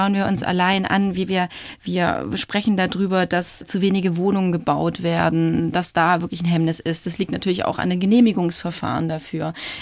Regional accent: Baden-Württemberg, Germany; Ja, und ich komme ja aus dem Schwabenländle, aus dem Großraum Stuttgart und ich liebe Autofahren.

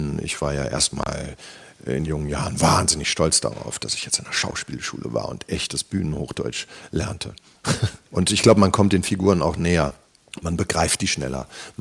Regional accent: North Rhine-Westphalia, Germany; Das ist auch sehr besonders, finde ich, da im Ruhrpott in der Ecke, wo ich herkomme.

